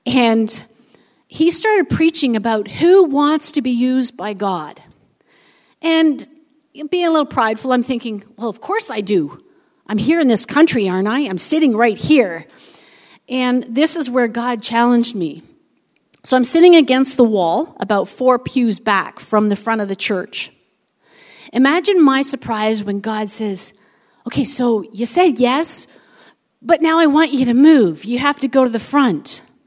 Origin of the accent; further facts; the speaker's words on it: Port Perry, Ontario, Canada; We're from Port Perry, Ontario, just north of Oshawa, where we have been part of our home church, Emmanuel Community Church, for about 20 years.